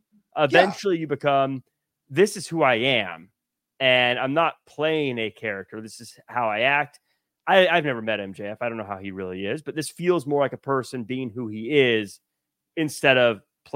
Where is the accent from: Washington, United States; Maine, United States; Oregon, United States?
Washington, United States; Tacoma; I'm from Tacoma. In fact, I grew up in Parkland specifically. Representing the PKD of Parkland.